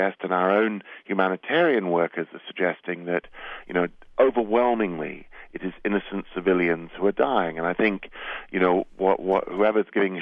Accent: United Kingdom; You can tell from my accent that I am from Britain. We grew up under the shadow of the IRA

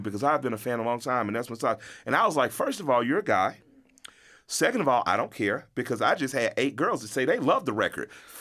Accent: the South, United States; And I'm from the South, so I'm used

